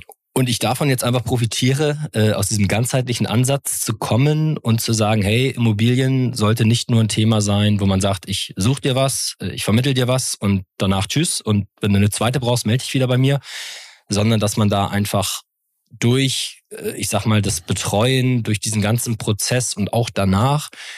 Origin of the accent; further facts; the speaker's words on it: Northern Germany, Germany; born there; now in Cologne, Germany; gebürtig aus dem Norden Deutschlands, wo man Moin zur Begrüßung und auch gerne mal Moin am späten Abend noch sagen kann. Wohne mittlerweile im wunderschönen Köln, bin hier sehr heimisch